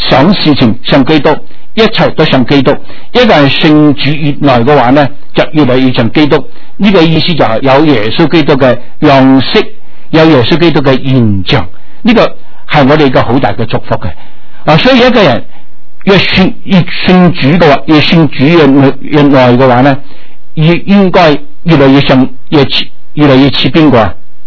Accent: China; 这个暑假我们中国人真的很威水啊

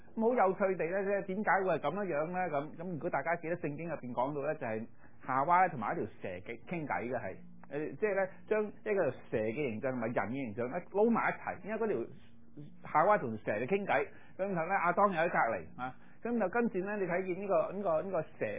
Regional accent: China

